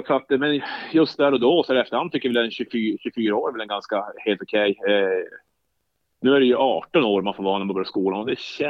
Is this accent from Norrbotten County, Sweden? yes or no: yes; Jokkmokk, Norrbotten County, Sweden; Nej, jag är uppvuxen i Jokkmokk. Det är ju just norr om Polcirkeln i inlandet då. Mitt i Sverige, norr om Polcirkeln.